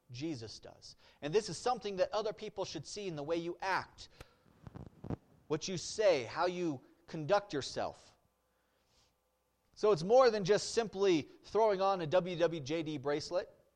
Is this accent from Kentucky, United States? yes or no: no; Wyoming, United States; You don't know I'm from Wyoming, though, because we speak the right way.